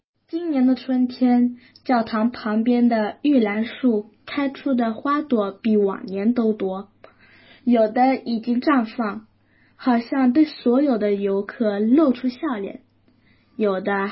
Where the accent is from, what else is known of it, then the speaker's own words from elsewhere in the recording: Milan, Lombardy, Italy; 我们两个出生长大在意大利米兰。